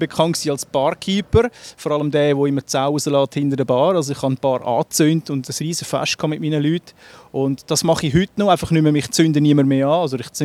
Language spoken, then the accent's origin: German; Zurich, Switzerland; ich bin im Zürich Oberland aufgewachsen, ich bin kein Stadtzürcher. Ich hoffe, das gehört mir nicht zu stark, aber ich habe lange in Zürich gearbeitet. Meine Jugend natürlich im Zürich Oberland verbracht, Hinwil, Wetzikon, dann aber auch im Unterland, Rümlang, Fellande etc.